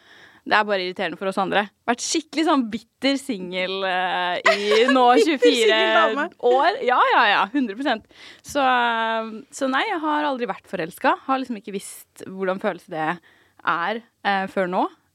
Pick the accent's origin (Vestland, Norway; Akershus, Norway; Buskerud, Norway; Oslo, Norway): Akershus, Norway; Asker; Jeg jo født og oppvokst I Asker. Og har liksom bodd der hele oppveksten, gått på skole der, har liksom alle mine venner og bekjente derfra fra oppveksten.